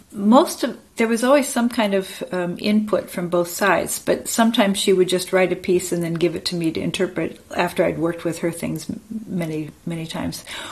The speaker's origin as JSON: {"language": "English", "town": "Grand Rapids", "region": "Michigan", "country": "United States", "tie": "born or raised there", "said": "I went back to my hometown, Grand Rapids, Michigan, and I played a solo recital"}